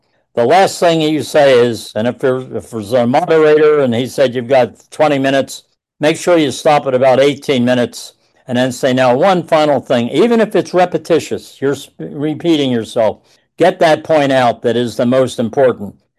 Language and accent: English; Philadelphia, Pennsylvania, United States; I'm from Philadelphia.